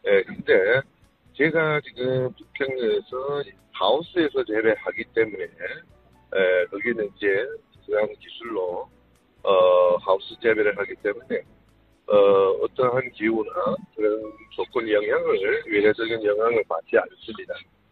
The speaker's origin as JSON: {"language": "Korean", "region": "Heilongjiang", "country": "China", "tie": "born or raised there", "said": "아, 저는 고향이요. 흥룡강 개동현이라는데"}